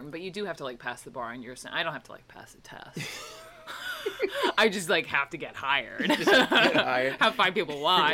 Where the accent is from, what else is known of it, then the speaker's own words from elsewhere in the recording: Atlanta, Georgia, United States; this is my hometown, I'm from Atlanta, like, let me in the damn building.